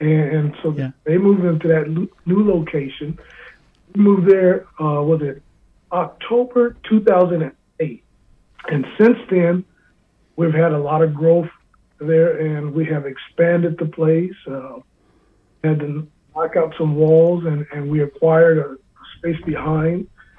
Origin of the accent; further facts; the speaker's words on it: Des Moines, Iowa, United States; now in Ames, United States; Yeah, actually, I grew up in Des Moines, and we moved here in Ames. Actually, we found a house here in Ames in 2002.